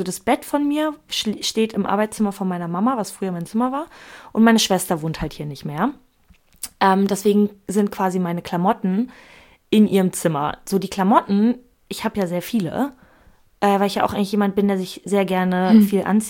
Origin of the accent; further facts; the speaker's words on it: Berlin, Germany; dass die FU ist in Dahlem und das ist Teil von dem Bezirk, wo ich groß geworden bin.